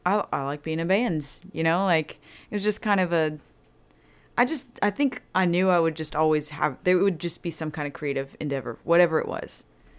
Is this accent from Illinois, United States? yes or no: no; El Campo, Texas, United States; I'm from El Campo, Texas.